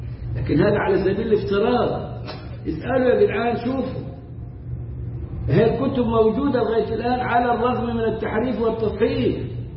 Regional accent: Egypt; عندنا في مصر يقولوا

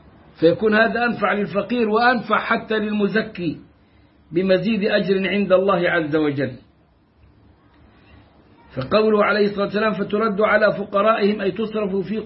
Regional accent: Egypt; عندنا في مصر في أفريقيا حيث يكثر الفقر

